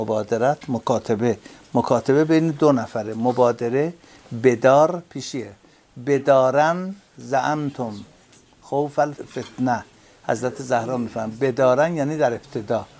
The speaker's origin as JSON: {"language": "Persian", "town": "Tehran", "region": "Tehran Province", "country": "Iran", "said": "از قیافه و لباس پوشیدنم فهمیده بود که من تهرانیم."}